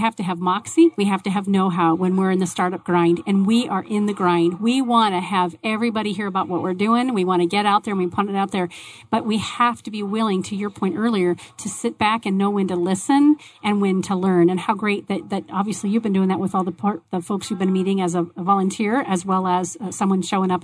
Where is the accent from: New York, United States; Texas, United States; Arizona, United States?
Arizona, United States; Tempe; I grew up here in Tempe, nearby city.